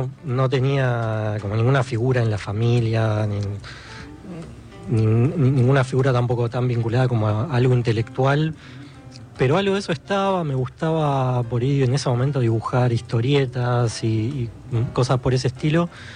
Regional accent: Bernal, Buenos Aires Province, Argentina; yo soy de Quilmes, de Bernal.

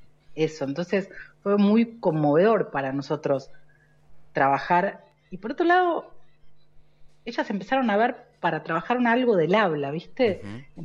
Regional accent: Buenos Aires, Argentina; Yo soy porteña, entonces tenía que entender la configuración, claro, de La Plata.

